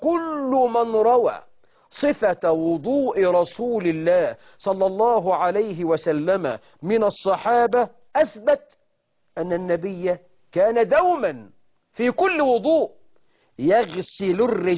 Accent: Egypt; والعامة عندنا في مصر يسموه بز الرجل

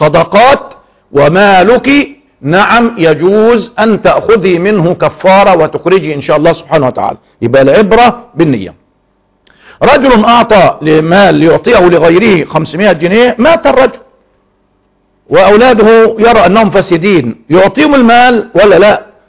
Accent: Egypt; قلت لو أننا كمصريين مثلا،

